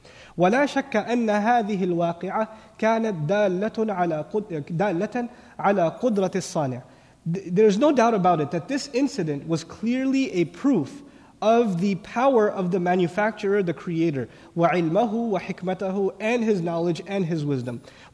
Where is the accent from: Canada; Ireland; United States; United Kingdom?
United States; New York; I come from New York. Our masjids are very small, right?